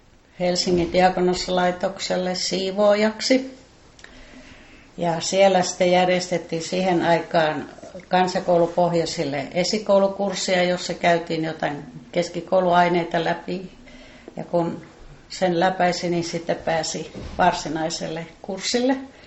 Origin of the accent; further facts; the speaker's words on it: Merijärvi, North Ostrobothnia, Finland; Minä olen alun perin Merijärveltä pika-asutustilan suurperheen tytär ja